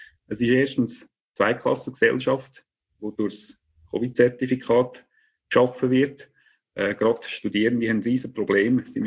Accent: Central Switzerland, Switzerland; ich stamme aus den Urkantonen

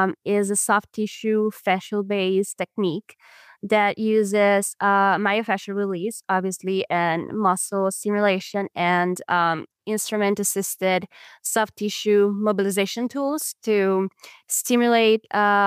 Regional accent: Italy; English is a second language; where I'm from Italy, I couldn't quite find the type of education that I was looking for

